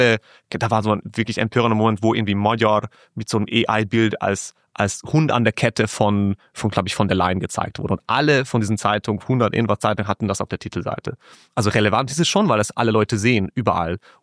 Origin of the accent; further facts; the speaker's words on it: Hungary; German is a second language; moved away; Das war so mein Anker in meine alte Heimat, weil als ich in Deutschland und in Österreich gelebt habe, habe ich jeden Tag mehrmals Index gelesen. Es war so eine Online-Zeitung, die wirklich alle gelesen haben in Ungarn.